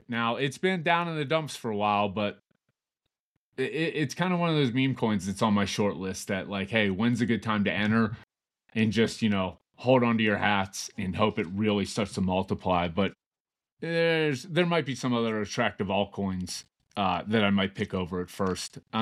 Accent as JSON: {"language": "English", "town": "Pittsburgh", "region": "Pennsylvania", "country": "United States", "said": "Again, I'm from Pittsburgh."}